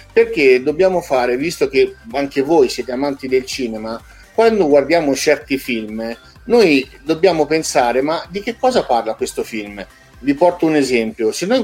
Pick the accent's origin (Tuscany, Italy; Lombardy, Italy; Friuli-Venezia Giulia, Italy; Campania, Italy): Tuscany, Italy; Chianciano Terme; io sono di Chianciano Terme, provincia di Siena, e quindi paese di Terme, praticamente nella Val d'Orcia